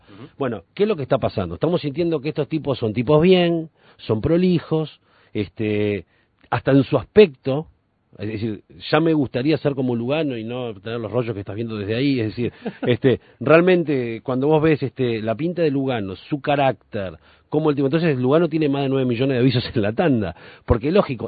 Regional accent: Uruguay; como somos uruguayos, compramos abajo y lo ponemos en el frigobar

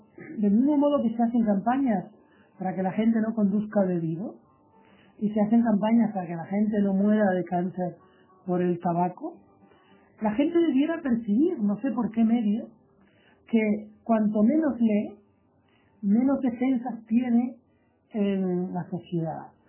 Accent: Canary Islands, Spain; yo soy canario

